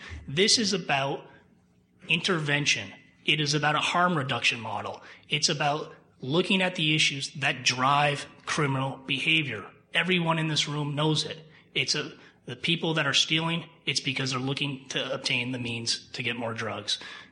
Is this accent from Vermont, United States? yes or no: yes; Burlington, Vermont, United States; Personally, I grew up in Burlington. This was my community.